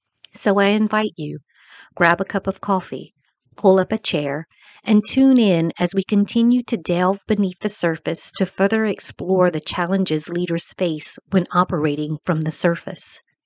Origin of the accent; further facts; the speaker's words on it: Louisiana, United States; accent: Cajun; My Cajun accent can get very flat when sharing something I'm passionate about.